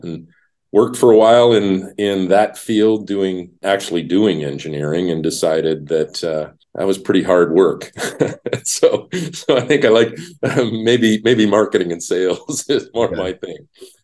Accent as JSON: {"language": "English", "town": "Montreal", "region": "Quebec", "country": "Canada", "tie": "born or raised there", "also_born_or_lived": "Ottawa / Toronto", "said": "I grew up in Canada, actually. When I was young, I lived in Montreal, and then we moved around a little bit. Ottawa, which is the nation's capital. Toronto, eventually, where I lived for 10 years"}